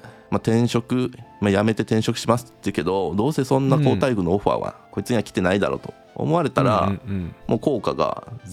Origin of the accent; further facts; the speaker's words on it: Yao, Osaka, Japan; うちの大阪府八尾市僕の出身